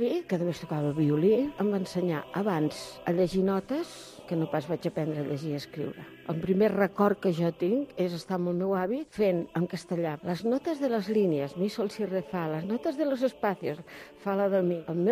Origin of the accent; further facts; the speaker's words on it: Barcelona, Catalonia, Spain; born there; Vaig néixer a Barcelona, vaig néixer al 40, com diu